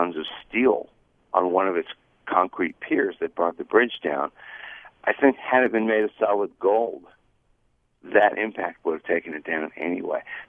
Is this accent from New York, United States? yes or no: no; Florida, United States; My goodness, I was born in 1958. I'm an old guy, so my parents had moved down from Chicago. I was born in Florida, and crossing the Skyway was something you just got used to.